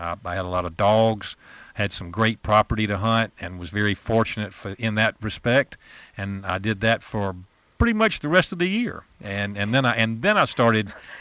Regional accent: Greenville, South Carolina, United States; now in Greenwood, United States; Originally, I'm from Greenville, South Carolina. Spent most of my, I guess, early years up to around after college in Greenville, and then after that, the job market kind of took me away

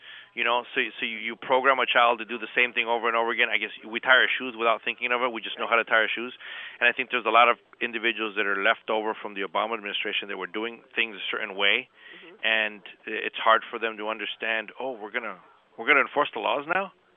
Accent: United States; So when people ask me, what's your background, I'm an American.

